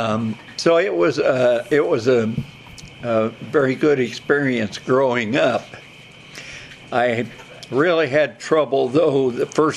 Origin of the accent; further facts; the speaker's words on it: Muncie, Indiana, United States; I was born in Muncie, Indiana, and my early life revolved around that city, mostly out in the country.